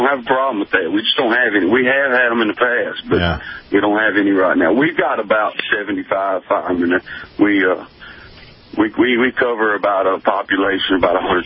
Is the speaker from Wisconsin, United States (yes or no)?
no; Louisiana, United States; I mean, I'm from Louisiana. I work fire department.